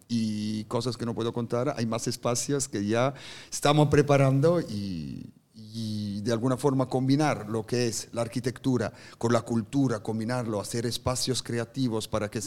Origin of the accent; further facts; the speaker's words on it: Switzerland; first language Swiss German; Spanish is a second language; he nacido y crecido en Suiza, mi idioma natal es el alemán, el suizo concretamente, y he nacido en las montañas, literalmente, y tan literal que yo iba esquiando al colegio por la mañana.